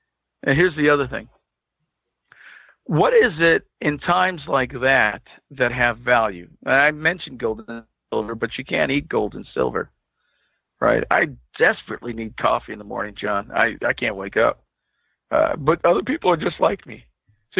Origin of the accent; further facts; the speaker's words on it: California, United States; And I'm from California. I left the city.